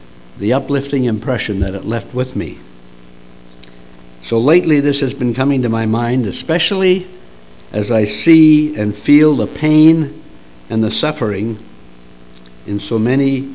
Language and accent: English; New Brunswick, Canada; I'm from New Brunswick, my wife and I.